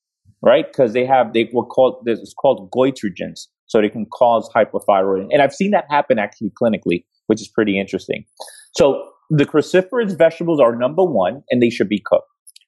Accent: New York, United States; I'm such a New Yorker.

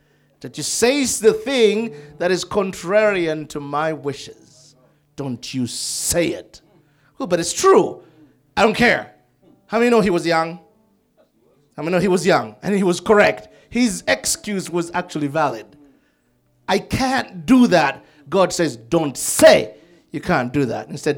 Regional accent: Uganda; I'm from Uganda, Lord. We don't do much. Life expectancy was about 37 and a half.

